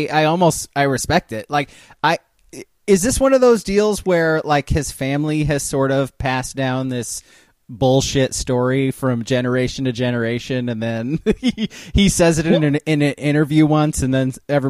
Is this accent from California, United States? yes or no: yes; California, United States; Yeah, man, I'm from California too.